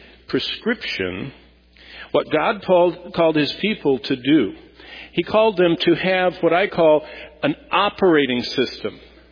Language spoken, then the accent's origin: English; Lansing, Michigan, United States; I was raised in Lansing, and my parents, my mom didn't work, my dad worked at General Motors hourly. We lived in a less than 900 square foot house with five of us.